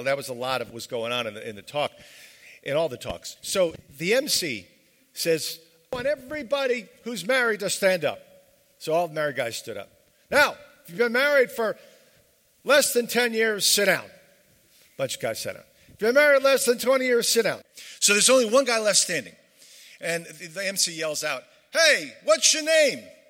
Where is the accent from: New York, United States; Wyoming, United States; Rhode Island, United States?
Rhode Island, United States; Providence; I would say, well, I'm Italian, I'm Irish, and I'm from Providence.